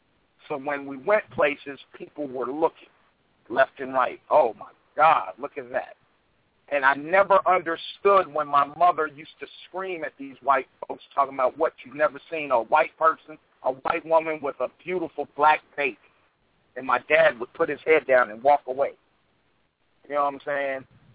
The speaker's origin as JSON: {"language": "English", "town": "Sylacauga", "region": "Alabama", "country": "United States", "said": "I'm from Alabama, Sylacauga, Alabama."}